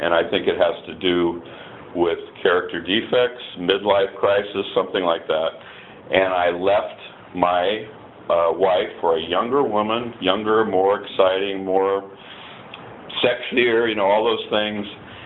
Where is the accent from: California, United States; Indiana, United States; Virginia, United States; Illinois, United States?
California, United States; Van Nuys; I was born in Van Nuys, California, 1953.